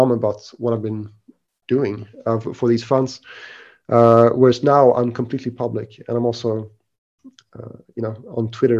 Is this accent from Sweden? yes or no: yes; Sweden; moved away as an adult; also born or lived in London; now in Singapore; But I'm originally from Sweden in Scandinavia, and I guess I can go back a little bit further. But I'm basically Swedish from the beginning